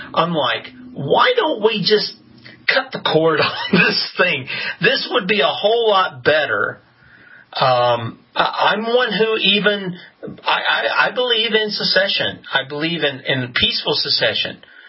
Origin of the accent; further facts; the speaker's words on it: South Carolina, United States; And I'm a good old Southern boy, okay? I'm from South Carolina.